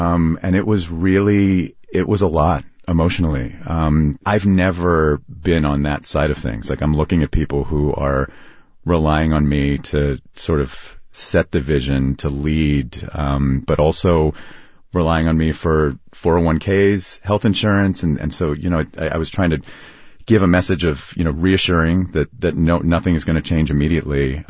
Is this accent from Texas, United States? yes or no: no; Lancaster, Pennsylvania, United States; I grew up in Lancaster. My mom taught at Franklin and Marshall College. We lived right across the street.